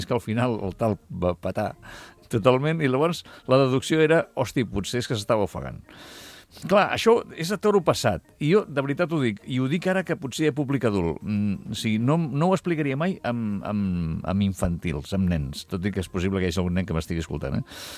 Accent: Catalonia, Spain

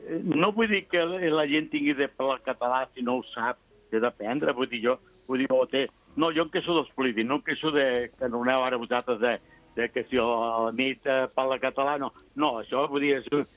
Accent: Andalusia, Spain; Catalan is a second language; Jo sóc andalús i parlo català

